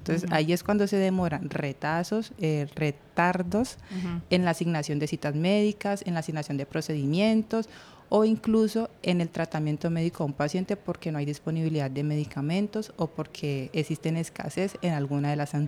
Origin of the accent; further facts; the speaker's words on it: Buenaventura, Valle del Cauca, Colombia; born there; now in Cali, Colombia; Soy nacida de Buenaventura, pero resido aquí en la ciudad de Cali hace más de 10 años.